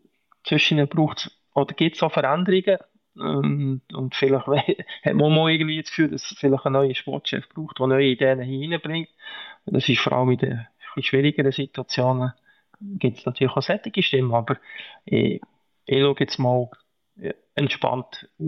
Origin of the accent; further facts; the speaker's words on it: Biel, Bern, Switzerland; Biel ist mein Jugendverein, meine Heimatstadt. Ich bin zwar nicht in Biel selber aufgewachsen